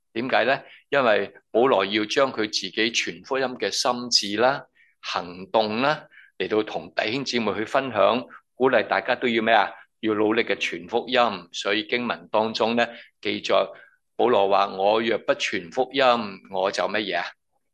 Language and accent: Cantonese; Hong Kong; 所以咧，我哋同啲人讲我哋喺香港嚟噶，乜都担高头话俾人听吓